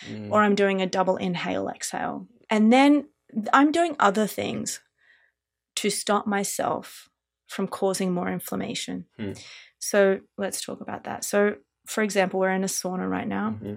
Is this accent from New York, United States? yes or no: yes; New York, United States; now in Los Angeles, United States; I'm not from LA. I'm from New York.